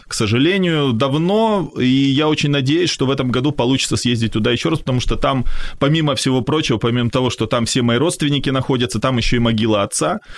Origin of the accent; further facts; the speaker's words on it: Kyiv, Ukraine; also born or lived in Saint Petersburg, Russia; в Питере, где я, собственно, и родился, а потом меня перевезли, когда я чуть-чуть подрос, перевезли в Киев. Поэтому я всегда говорю, что я родился в Питере, ну, хотя по факту фактически всю жизнь прожил в Киеве.